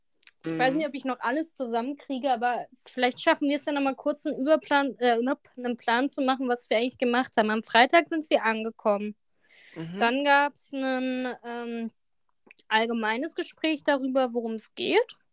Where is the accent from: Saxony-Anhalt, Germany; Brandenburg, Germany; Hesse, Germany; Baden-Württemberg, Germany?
Saxony-Anhalt, Germany; Halle; ich komme aus Halle, das ist in Sachsen-Anhalt, schon ein bisschen weiter entfernt zu Bayern